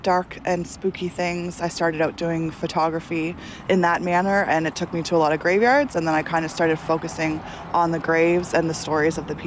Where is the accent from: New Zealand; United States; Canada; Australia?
Canada; Halifax, Nova Scotia; I'm from Halifax, Nova Scotia